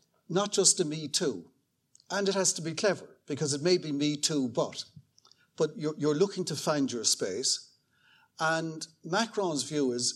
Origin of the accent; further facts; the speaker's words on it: Ireland; I am an Irish European, but I'm Irish first and last. And as an Irish European, I want my state to prosper in this wider world.